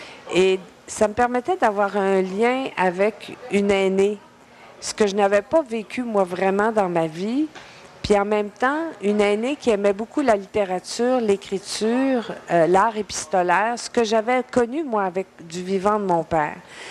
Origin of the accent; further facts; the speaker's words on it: Saguenay, Quebec, Canada; moved away as an adult; Tu vois, j'ai quitté le Saguenay en 1968. Pour faire mes études en théâtre.